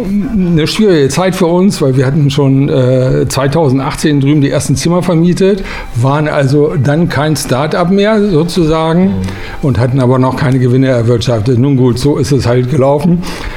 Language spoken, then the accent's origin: German; Hannover, Lower Saxony, Germany; Überhaupt nicht. Ich komme aus Hannover